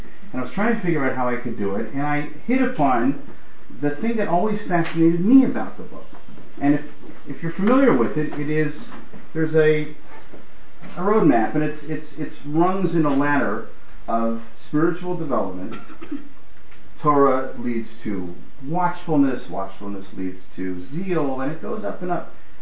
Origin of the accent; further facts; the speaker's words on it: Minnesota, United States; As Lenny said, I am from Minnesota, where frozen food means something different from what it means everywhere else.